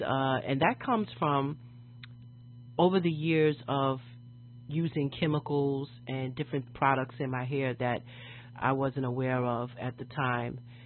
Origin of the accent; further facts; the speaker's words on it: New York City, New York, United States; I remember back in New York City, which is my hometown, woohoo, yay, New York.